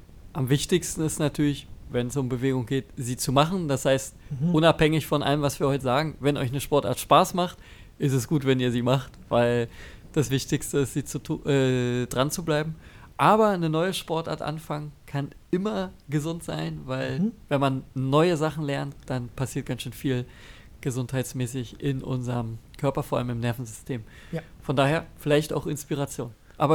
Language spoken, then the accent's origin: German; Berlin, Germany; hab mich ja gerade schon gehört, komme auch aus Berlin.